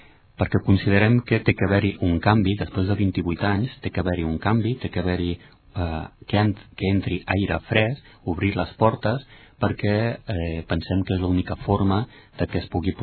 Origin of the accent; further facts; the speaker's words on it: Ripollet, Catalonia, Spain; és millorar el meu municipi on he nascut, el que estimo, i és millorar el meu poble, que és Ripollet.